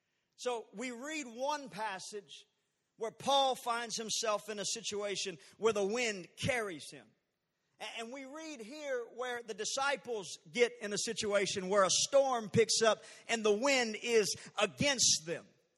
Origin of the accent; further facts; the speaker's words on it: Texas, United States; Just know I'm just from Texas. You know, everywhere that I go, people, when they find out I'm from Texas, they ask me, do you own an oil well and do you ride a horse to work?